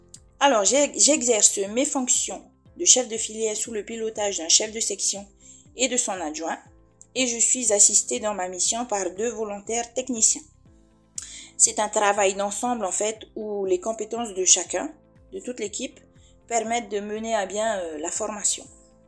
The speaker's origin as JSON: {"language": "French", "country": "French Polynesia", "said": "Je suis mariée et maman de 3 enfants. Et je suis originaire de Polynésie."}